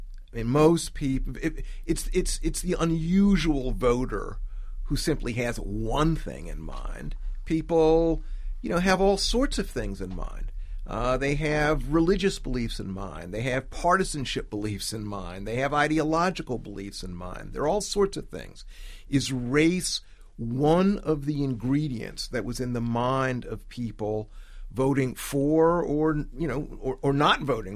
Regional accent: Washington, District of Columbia, United States; I had never been to an inauguration, even though I grew up in Washington, D.C.

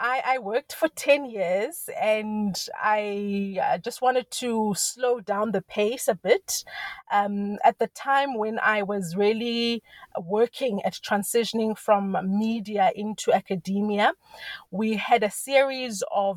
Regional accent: South Africa; So I am a South African media academic.

